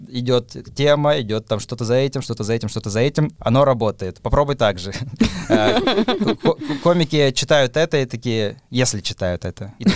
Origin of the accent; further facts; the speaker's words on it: Russia; я комик из России, а не из Эстонии